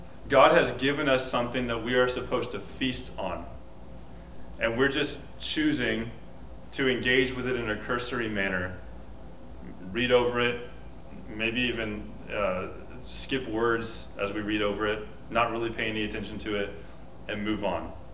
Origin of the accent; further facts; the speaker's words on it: Houston, Texas, United States; People who aren't from near the Gulf Coast, like I grew up in Houston, they don't have a lot of experiences typically with boiled crawfish.